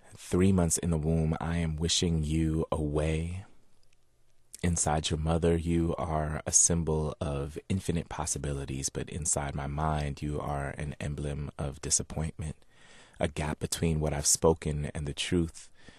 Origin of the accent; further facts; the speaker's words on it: New York, United States; I'm the first generation born here in the United States. I grew up in New York.